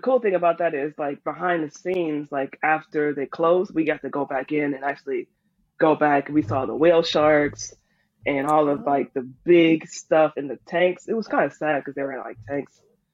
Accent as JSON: {"language": "English", "region": "Ohio", "country": "United States", "moved": "as an adult", "lives_now": "Atlanta, United States", "said": "Well, I'm from Ohio. So after I graduated high school, I went straight into the Army because, college is expensive in the States."}